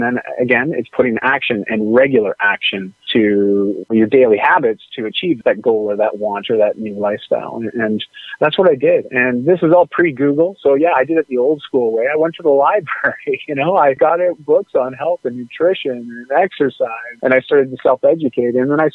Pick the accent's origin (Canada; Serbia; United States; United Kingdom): Canada; Ontario; moved away as an adult; now in Vancouver, Canada; But yeah, I moved up to Vancouver in 95 once I graduated high school. But growing up in Ontario, small town Ontario, you know, it was a hockey town through and through.